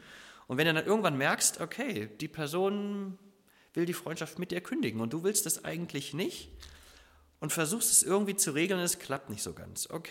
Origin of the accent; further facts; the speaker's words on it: Lower Saxony, Germany; now in Saxony, Germany; ich bin ja kein gebürtiger Sachse, sondern nur Niedersachse, wohne jetzt im richtigen Sachsen. Na ja, gut, Oberlausitz ist auch nur so Halbsachsen, ne?